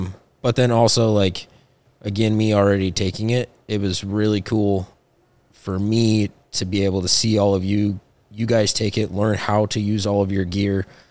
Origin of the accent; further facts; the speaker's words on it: Montana, United States; growing up in Montana, being around snow my whole life